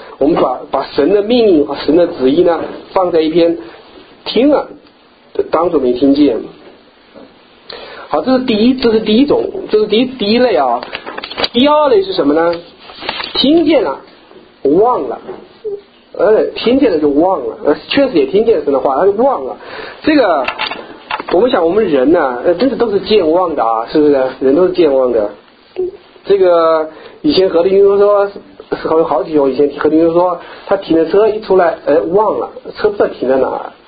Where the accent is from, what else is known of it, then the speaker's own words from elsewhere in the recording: Hubei, China; moved away as an adult; 因为我是去厦门，我人在我是在湖北长大的，那我去厦门很远啊，坐火车要2天2夜